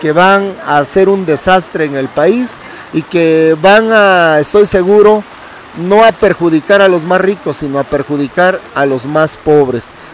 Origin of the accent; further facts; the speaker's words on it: Oaxaca, Mexico; la que estamos realizando nosotros como maestros oaxaqueños